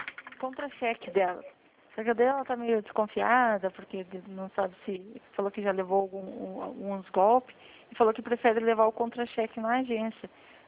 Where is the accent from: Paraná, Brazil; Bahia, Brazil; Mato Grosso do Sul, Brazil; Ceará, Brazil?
Paraná, Brazil; Curitiba; eu sou aqui de Curitiba